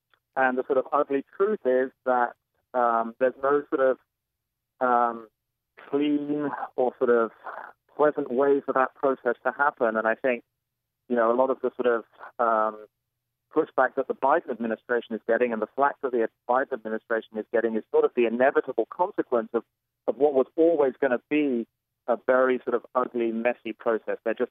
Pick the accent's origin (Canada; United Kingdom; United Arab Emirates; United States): United Kingdom; I mean, I'm British